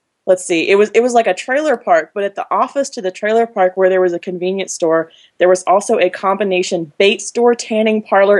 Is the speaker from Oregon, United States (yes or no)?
no; Knoxville, Tennessee, United States; this is not a diss because I'm from Knoxville.